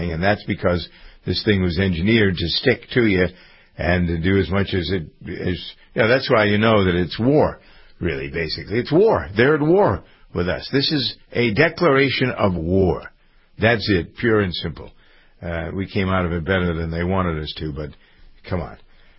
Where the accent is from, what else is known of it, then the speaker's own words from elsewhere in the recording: Framingham, Massachusetts, United States; my hometown of Framingham has been the, as it is with other things, it's strange how this town, it is so diverse.